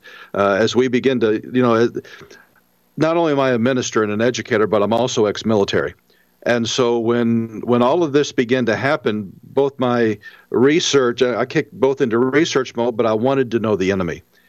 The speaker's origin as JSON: {"language": "English", "town": "St. Louis", "region": "Missouri", "country": "United States", "said": "I'm originally from St. Louis."}